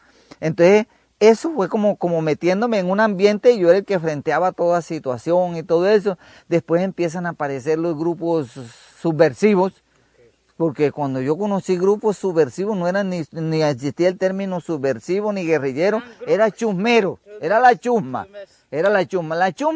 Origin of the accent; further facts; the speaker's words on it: Córdoba, Colombia; also born or lived in Antioquia; Yo nací en Antioquia, pero me crié en el sur de Córdoba, concretamente en lo que es la región del Manso, Llanos del Tigre, Sinú, sector Manso Tigre, Sinú.